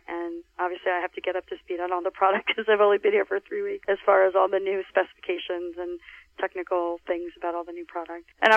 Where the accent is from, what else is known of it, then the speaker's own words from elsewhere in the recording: Princeton, New Jersey, United States; So I grew up in the Princeton, New Jersey area.